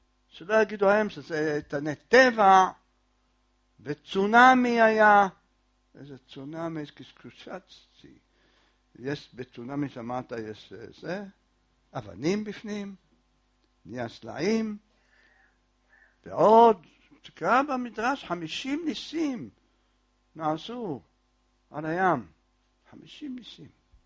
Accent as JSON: {"language": "Hebrew", "town": "Jerusalem", "region": "Jerusalem District", "country": "Israel", "tie": "born or raised there", "said": "אני זוכר בילדותי, כל בתי הכנסת בירושלים, כל העדות, כולם היושבים לומדים."}